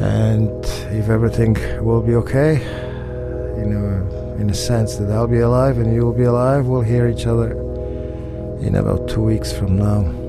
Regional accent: Poland; English is a second language; I'm import from Poland. The country I hate and love at the same time.

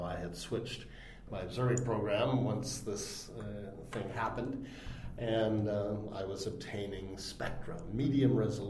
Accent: Canada; So I'm the Canadian who did not discover the supernova of the century.

